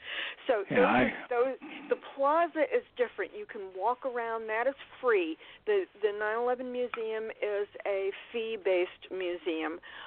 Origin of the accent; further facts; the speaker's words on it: New York City, New York, United States; lucky enough to be writing about my hometown, which is New York